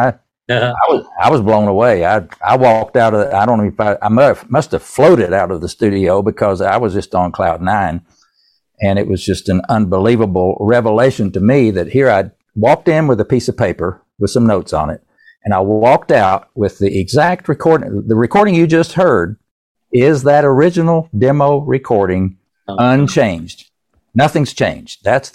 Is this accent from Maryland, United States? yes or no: no; Erwin, Tennessee, United States; born there; now in Winston-Salem, United States; Now, I was born in East Tennessee, in Irwin, Tennessee. That's just across the mountain from Asheville, North Carolina.